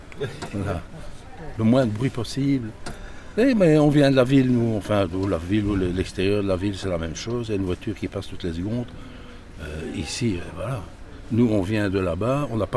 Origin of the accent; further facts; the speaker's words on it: Belgium; Nous sommes belges.